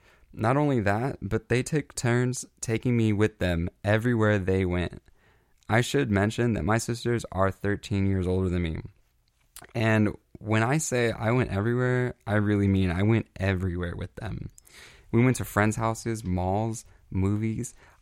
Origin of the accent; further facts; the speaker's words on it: Los Angeles, California, United States; born there; I was born in East LA into a family that wasn't necessarily broken, just not fully put together.